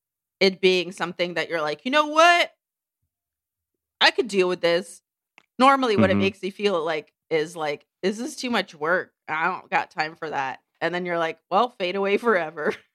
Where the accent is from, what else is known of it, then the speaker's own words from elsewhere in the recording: Ukraine; moved away; Like, I had never seen a water fountain until I moved here from Ukraine either, because we didn't have them.